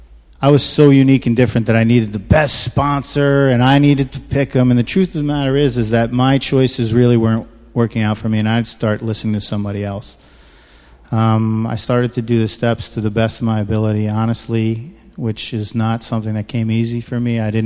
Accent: New Jersey, United States; also born or lived in Queens, New York; I grew up in New Jersey and Queens. My folks were divorced when I was 2. I was raised by my mom.

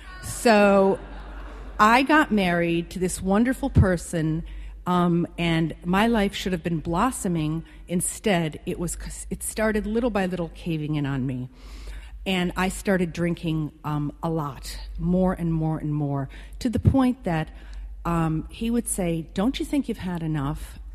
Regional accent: Midwest, United States; I come from a family that my parents were European, and they spoke with a heavy accent, and I come from the Midwest

